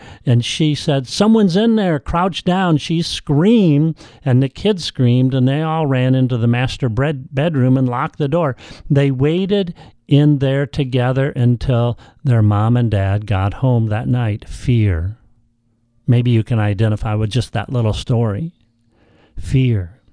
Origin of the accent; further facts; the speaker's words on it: Midwest, United States; now in California, United States; When I grew up in the Midwest, and when I lived back in the Midwest, I spent many times locked inside a room with fear, tornadoes. Now I live out here in California